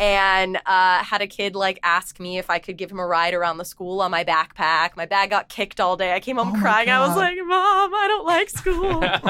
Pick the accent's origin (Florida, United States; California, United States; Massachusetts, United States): Florida, United States; also born or lived in New York; I'm from Florida originally. I started acting when I was really young, though. So I started traveling between Florida and New York, and then I made my way out here just before I became a teenager.